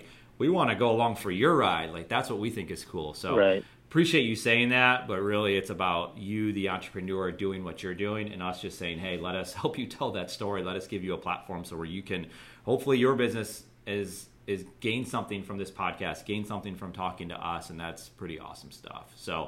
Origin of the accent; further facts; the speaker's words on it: Buffalo, New York, United States; and I'm from Buffalo, New York.